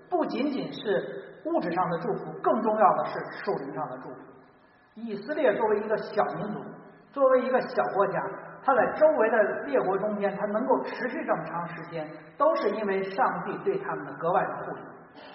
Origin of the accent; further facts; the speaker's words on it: China; 我说我们中国人也不比他们差太多，但是我们还是不如他。